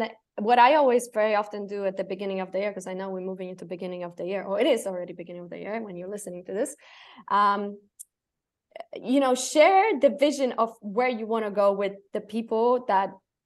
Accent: Poland; English is a second language; I'm a bad swimmer because I grew up in Poland. On the Great Plains, there was no water. And if you go into the Baltic Sea, it's even worse.

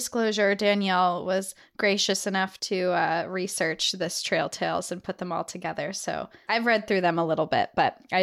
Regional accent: Austin, Texas, United States; I'm your typical, overly prideful, lanky Texan who always wears a cowboy hat and boots. I'm from Austin, Texas

